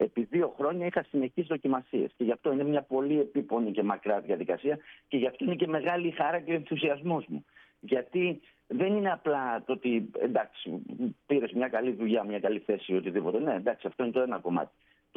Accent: Greece; Εμείς σαν Έλληνες δεν έχουμε πρόβλημα. Εμείς μπορούμε να τα καταφέρουμε αυτά.

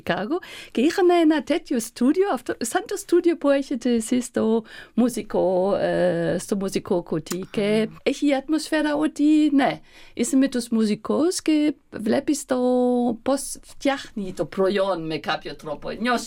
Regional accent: Germany; καλό για μένα που δεν τα ξέρω τόσο καλά, γιατί μεγάλωσα στη Γερμανία

